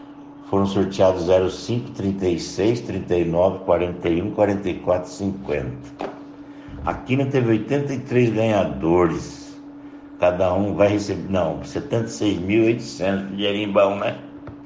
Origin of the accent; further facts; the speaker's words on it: Paraná, Brazil; porque a gente é do Norte Pioneiro. Nós vestimos a camisa do Norte Pioneiro, não é verdade?